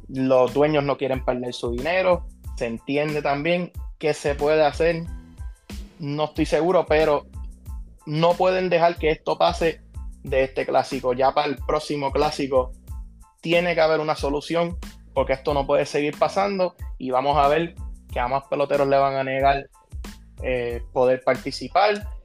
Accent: Puerto Rico; por lo menos nosotros, ¿verdad?, que somos puertorriqueños

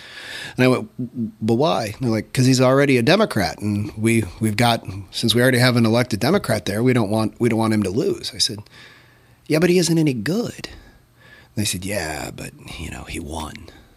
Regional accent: Bloomington-Normal, Illinois, United States; So born and raised in McLean County, Bloomington Normal has been my home pretty much my entire life.

